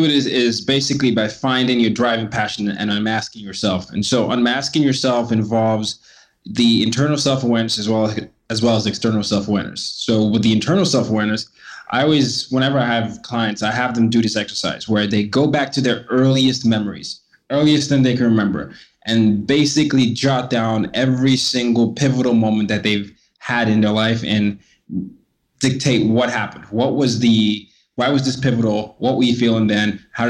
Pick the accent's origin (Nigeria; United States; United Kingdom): Nigeria; I'm from Nigeria, and I grew up in 5 countries and 4 continents by the time I was 17.